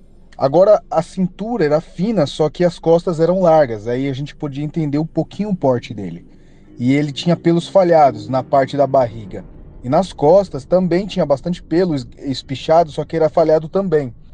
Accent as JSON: {"language": "Portuguese", "town": "Guarulhos", "region": "São Paulo", "country": "Brazil", "tie": "born or raised there", "said": "sou natural da cidade de Guarulhos, São Paulo."}